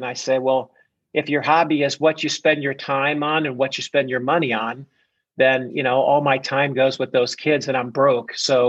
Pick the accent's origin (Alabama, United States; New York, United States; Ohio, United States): Ohio, United States; Columbus; Well, I grew up in Columbus, Ohio, for the most part